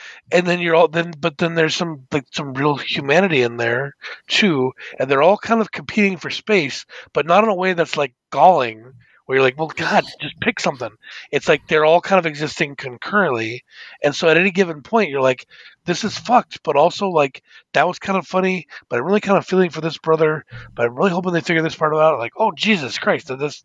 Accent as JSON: {"language": "English", "country": "Australia", "said": "it's because we're Australian."}